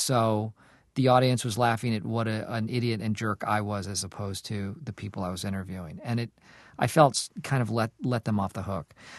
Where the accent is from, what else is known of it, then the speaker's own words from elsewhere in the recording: Acton, Massachusetts, United States; I grew up in Acton, Massachusetts.